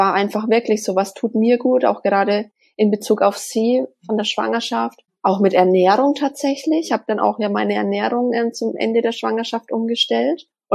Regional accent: Bavaria, Germany; wir kommen aus Deutschland, aus Bayern, aus der Nähe von Bamberg.

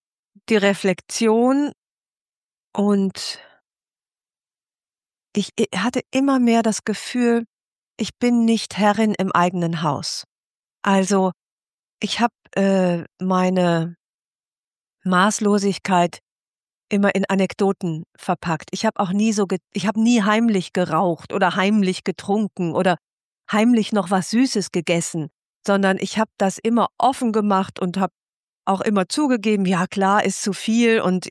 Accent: Rhineland, Germany; ich komme aus dem Rheinland, ich bin die Letzte auf der Party

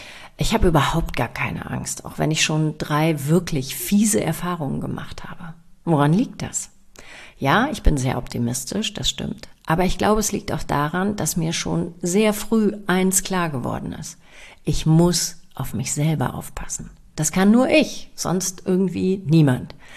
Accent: Lower Saxony, Germany; Der erste entstand auf einem Fahrradweg in meiner Heimat in Niedersachsen.

